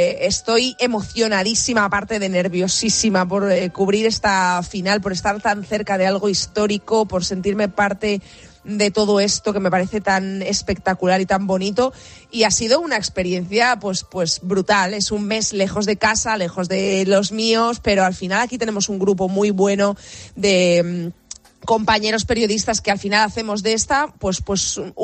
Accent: Spain; como españoles que somos, queremos que gane España

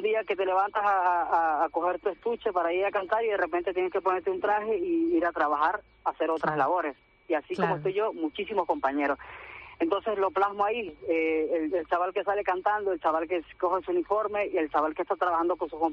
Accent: Venezuela; now in Spain; yo en mi tierra natal, en Venezuela, es así prácticamente como Galicia. Tiene muchos campos, muchas zonas así rurales.

